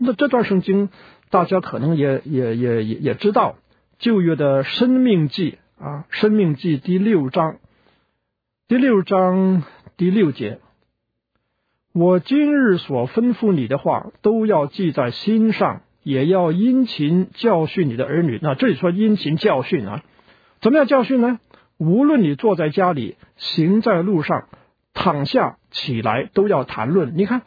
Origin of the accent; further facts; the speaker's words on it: China; 因为我们中国人所谓鼓励